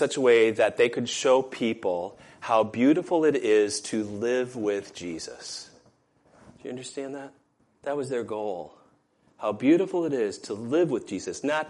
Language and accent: English; Michigan, United States; My hometown in Michigan was missioned to the Chippewa Indians or Ojibwe Indians.